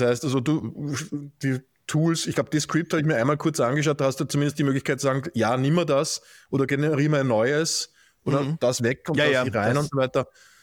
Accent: Austria

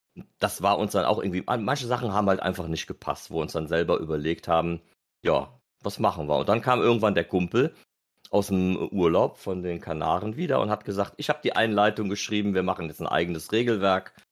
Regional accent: Cologne, North Rhine-Westphalia, Germany; ich komme aus Köln

